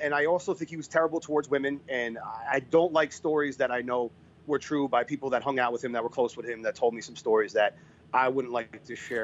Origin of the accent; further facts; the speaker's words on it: East Coast, United States; I'm originally from the East Coast. I'm Italian.